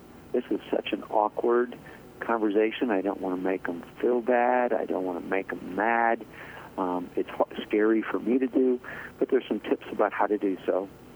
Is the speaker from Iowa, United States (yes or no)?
yes; Pella, Iowa, United States; I grew up in Pella.